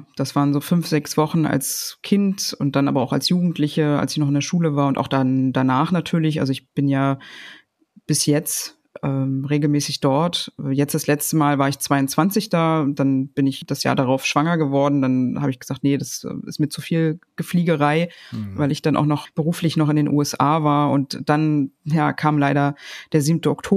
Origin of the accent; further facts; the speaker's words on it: Berlin, Germany; ich komme aus Berlin